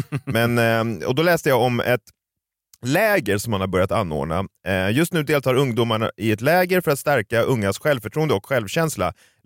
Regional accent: Borås, Västra Götaland County, Sweden

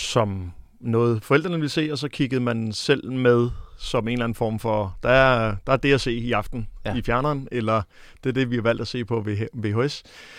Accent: Næstved, Zealand, Denmark; Jeg er jo født og opvokset i Næstved, så det var meget naturligt at tage i Næstvedhallen og se noget underholdning.

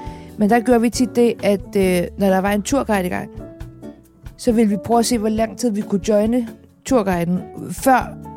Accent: Copenhagen, Capital Region of Denmark, Denmark; Og jeg er født

